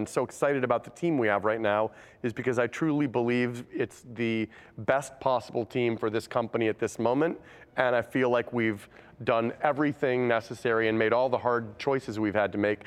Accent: Detroit, Michigan, United States; I told you, you know, when I grew up in Detroit, I was very much I'm taking life as it comes to me.

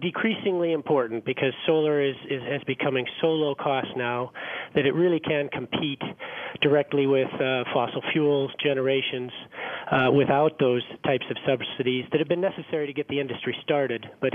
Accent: United States; And I've had friends, I'm American, I've had friends contact me

